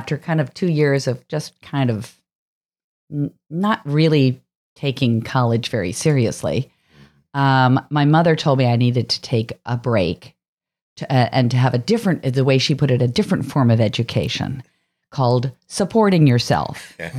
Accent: Boulder, Colorado, United States; I grew up in Boulder, Colorado.

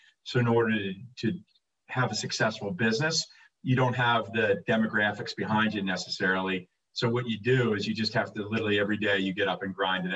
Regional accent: Wilmington, Delaware, United States; Well, I was born and raised in Wilmington. My office is here in downtown Wilmington.

